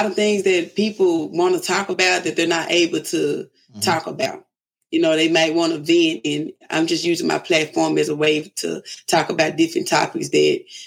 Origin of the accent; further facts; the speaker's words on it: Dallas, Texas, United States; I'm a mother. I'm just trying to find me some extra income and I'm from Dallas, Texas. I'm 32 years old.